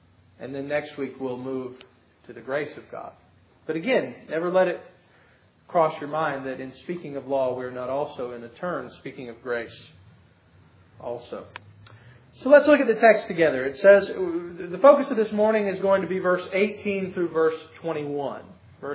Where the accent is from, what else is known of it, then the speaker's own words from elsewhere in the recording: Florida, United States; And that's okay. We're from Florida. We're used to it.